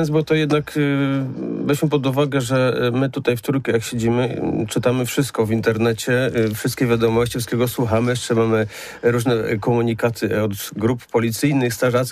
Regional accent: Poznań, Greater Poland Voivodeship, Poland; My jako poznaniacy, mieszkańcy

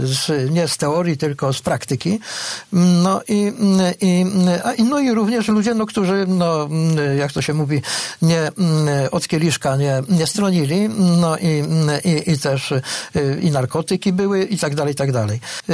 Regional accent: Greater Poland Voivodeship, Poland; born there; Ja urodzony jestem w Wielkopolsce, tutaj pod Poznaniem

